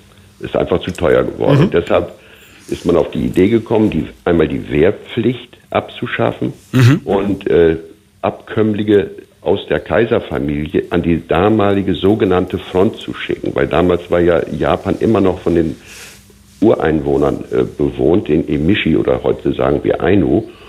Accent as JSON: {"language": "German", "region": "Lower Saxony", "country": "Germany", "tie": "born or raised there", "lives_now": "Berlin, Germany", "said": "Ich bin in Ostfriesland geboren und aufgewachsen und mich zog es immer in die weite Welt hinein"}